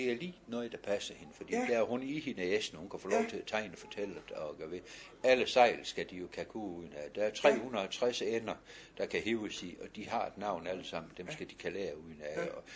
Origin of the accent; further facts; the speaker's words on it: Ringkøbing, Central Denmark Region, Denmark; born there; at som barn er født i Ringkøben, så stor trivs jeg ved at komme herud på klitten.